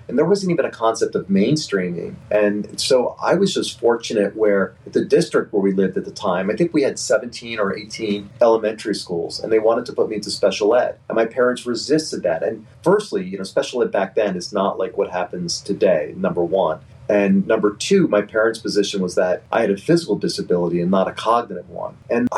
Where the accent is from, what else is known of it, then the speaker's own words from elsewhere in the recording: New York, United States; But I was raised in New York, and I was hit by a drunk driver in a nutshell.